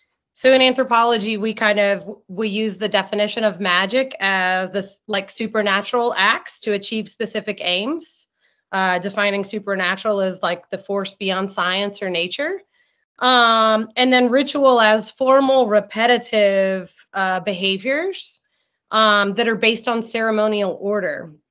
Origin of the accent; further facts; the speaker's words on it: New Orleans, Louisiana, United States; I grew up in the New Orleans area, so I had a lot of spiritual practices that I saw as a kid.